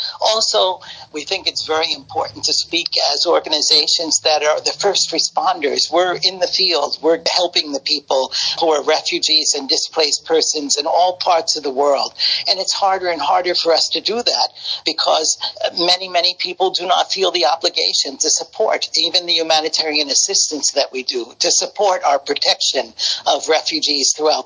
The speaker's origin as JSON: {"language": "English", "country": "United States", "tie": "born there", "said": "I, as an American citizen, I'm very sorry to see some of the practices that are now being put into place in the country where I was born"}